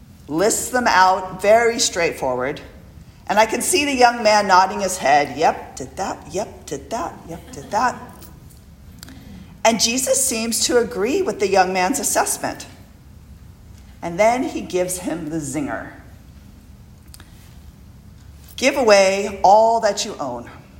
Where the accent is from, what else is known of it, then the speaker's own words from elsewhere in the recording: California, United States; So if I explained to him that I was raised in Southern California, Dodger baseball, and off we went.